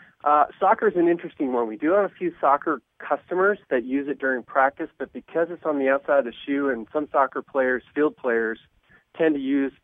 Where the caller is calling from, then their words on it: Boise, Idaho, United States; Boise, Idaho.